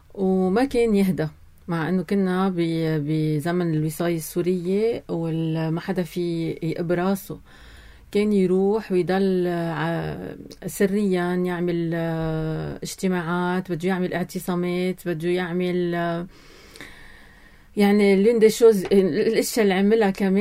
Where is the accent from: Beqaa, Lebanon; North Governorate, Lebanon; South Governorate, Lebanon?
Beqaa, Lebanon; Zahle; يعني أنا أصلا من زحلة،